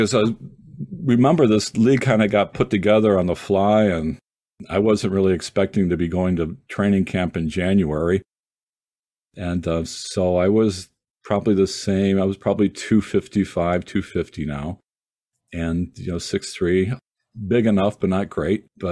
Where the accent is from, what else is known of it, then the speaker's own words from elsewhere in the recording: Detroit, Michigan, United States; they had a team right there in my home town of Detroit called the Michigan Panthers.